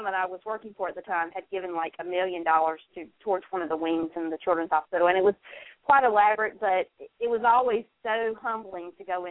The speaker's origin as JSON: {"language": "English", "region": "North Carolina", "country": "United States", "said": "I am from North Carolina."}